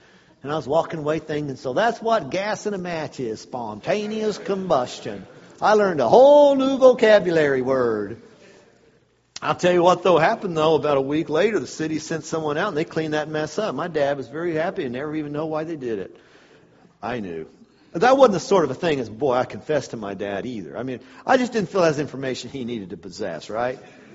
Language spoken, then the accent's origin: English; Roswell, United States; When I was growing up in Roswell, as a boy, I actually liked to light fires.